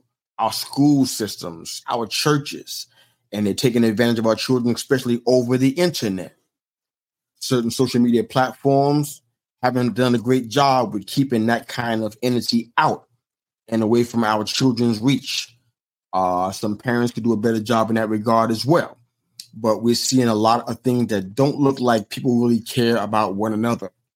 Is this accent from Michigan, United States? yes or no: no; New York, United States; it reminds me of my hometown. Most people have a misconception of what New York is and how it is.